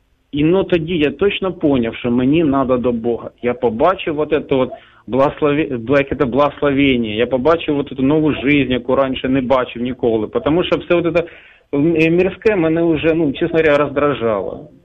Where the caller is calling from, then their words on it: Dnipro, Dnipropetrovsk Oblast, Ukraine; я з Дніпра.